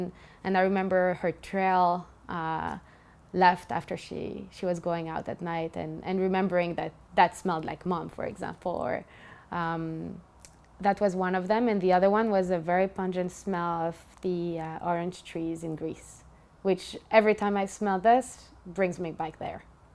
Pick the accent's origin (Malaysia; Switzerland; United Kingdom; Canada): Switzerland; I was born and raised in Switzerland. I'm also Greek.